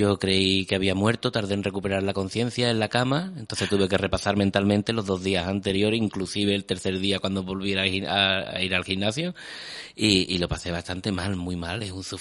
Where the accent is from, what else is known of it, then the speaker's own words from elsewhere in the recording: Marchena, Andalusia, Spain; allí en mi pueblo, en Marchena, al lado de Sevilla.